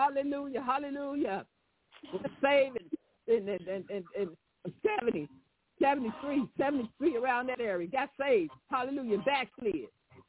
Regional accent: Arkansas, United States; I've been down here in Arkansas, which is my hometown.

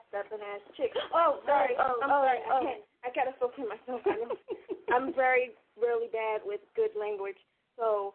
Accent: New York, United States; But Cassie Slim is representing from my hometown, New York, New Jersey area.

